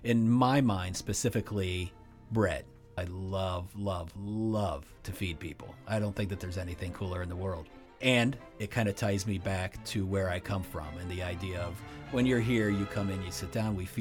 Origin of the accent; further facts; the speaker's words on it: Cleveland, Ohio, United States; We're from Cleveland originally.